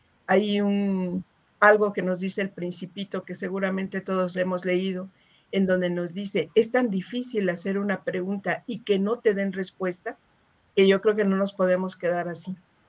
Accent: Mexico City, Mexico; de la Ciudad de México

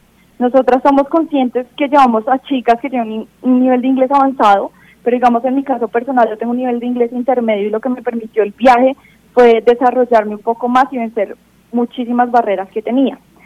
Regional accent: Colombia; cualquiera de nosotros como colombianos podemos estar allá

